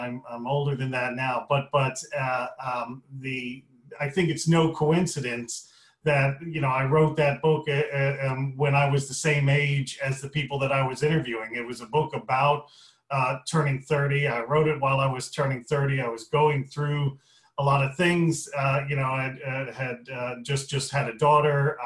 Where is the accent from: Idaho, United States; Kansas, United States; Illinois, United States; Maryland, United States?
Illinois, United States; I'm from downstate Illinois. You wouldn't have heard of it, in the cornfields, about an hour south of Champaign-Urbana.